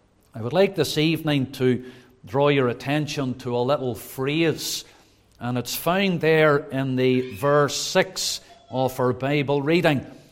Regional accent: Belfast, Northern Ireland, United Kingdom; That was home to me. I originated from East Belfast. I was born in Redcar Street, just off the Woodstock Road. And then we moved to Orangefield. And then we moved up towards Castlereagh to the Branyell area.

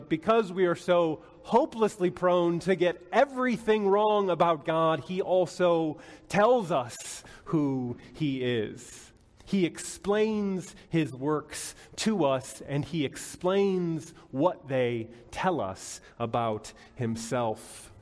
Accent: Midwest, United States; Well, I grew up in the Midwest.

